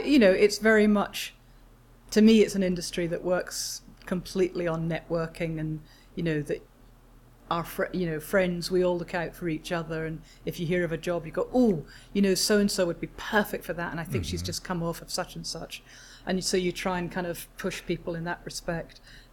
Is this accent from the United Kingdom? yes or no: yes; England, United Kingdom; I am from Britain and I love to go home and visit my family as often as I can.